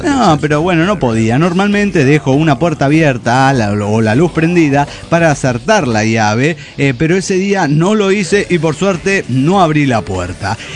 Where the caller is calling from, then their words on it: Mexico City, Mexico; de Ciudad de México.